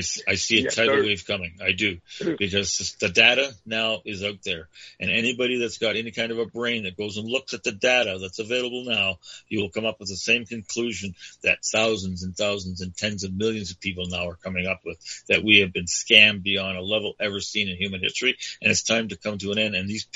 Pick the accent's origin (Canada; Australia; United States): Canada; And if you're not doing that as a Canadian right now, then you don't have a heart because we have seen so much destruction in this country in the last 2 years.